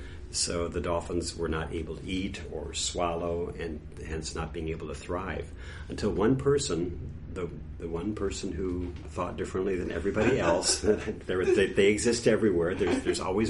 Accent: La Crosse, Wisconsin, United States; born there; I was born in La Crosse, Wisconsin, and my mother was from that area. My father was from Maine, Lebec, Maine.

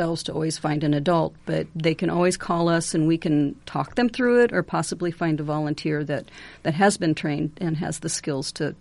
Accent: Ames, Iowa, United States; I was born and raised here in Ames, and so was my dad. So Isaac Walton was important to our family when I was young

